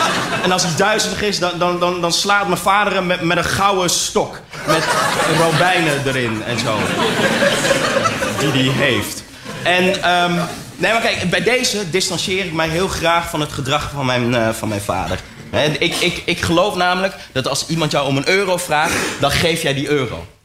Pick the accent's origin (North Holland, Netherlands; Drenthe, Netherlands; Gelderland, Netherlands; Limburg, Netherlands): North Holland, Netherlands; ik ben opgegroeid in het Gooi.